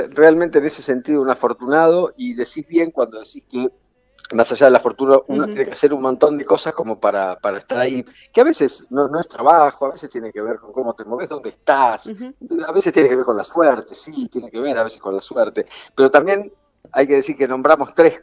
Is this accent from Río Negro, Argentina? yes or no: no; La Plata, Buenos Aires Province, Argentina; donde yo soy de La Plata